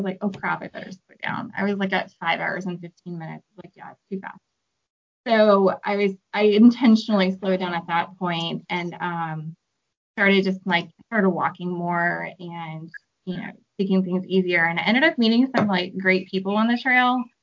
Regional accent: Washington, United States; I'm from Washington State, and my mom sends them to me every year

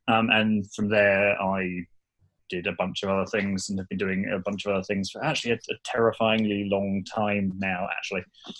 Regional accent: England, United Kingdom; I live very quietly in a little house in England.

